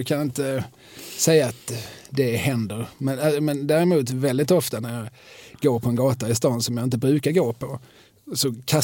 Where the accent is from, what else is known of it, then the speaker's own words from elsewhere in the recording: Eslöv, Skåne, Sweden; Jag är ju från Eslöv, gubevars.